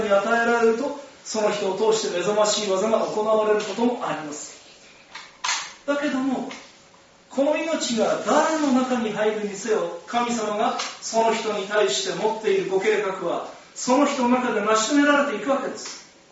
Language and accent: Japanese; Tohoku, Japan; また東北人というのは今ではもうテレビも普及してですね、もうとても標準語を語りますので、私もこうなんかこう標準語っぽく語ってますけれども